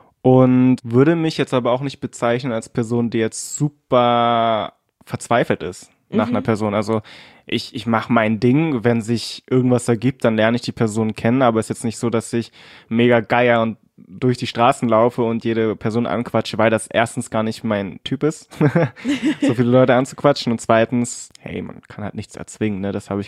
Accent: Cottbus, Brandenburg, Germany; Und dementsprechend sind meine Geschwister und ich, wir sind alle hier aufgewachsen in Cottbus und sind ziemlich deutsch, also ich zumindest.

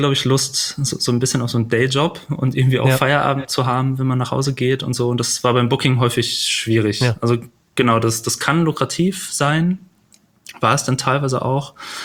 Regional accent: Büren, North Rhine-Westphalia, Germany; born there; Geboren in Büren, studiert.

